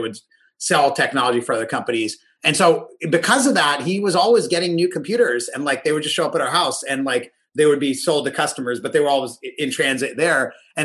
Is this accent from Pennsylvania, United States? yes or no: yes; Pittsburgh, Pennsylvania, United States; So for me, so I grew up in Pittsburgh.